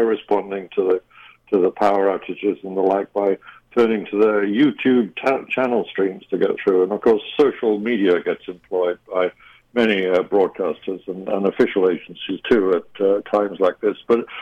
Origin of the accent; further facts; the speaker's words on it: New York, United States; my hometown public station is WNYC